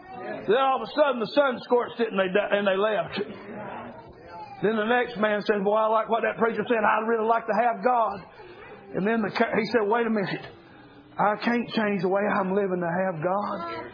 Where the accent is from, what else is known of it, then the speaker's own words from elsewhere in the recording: United States; I'm glad I'm an American.